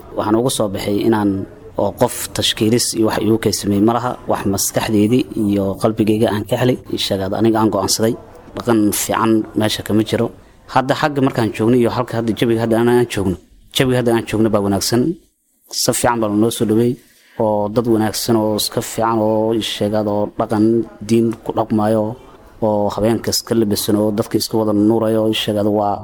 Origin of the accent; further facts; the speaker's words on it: Jana Abdalla, Lower Juba, Somalia; Waxaan ka imaaday deegaanka Janaa Cabdulleh, waxaan ahay askari ka tirsan ciidamka daraawiishta